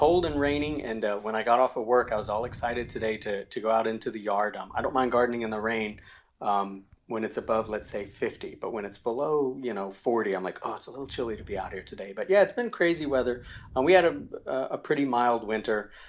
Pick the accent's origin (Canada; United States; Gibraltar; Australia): United States; the South; But as a kid, I mean, growing up in the South, everybody had a garden.